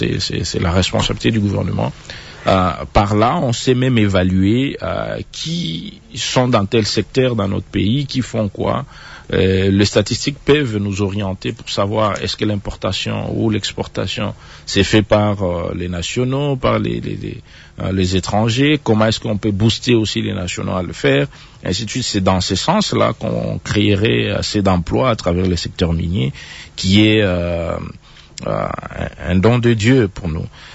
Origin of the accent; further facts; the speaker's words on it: DR Congo; pour que nous tous, en tant que Congolais, chacun, en ce qui les concerne, prenne sa responsabilité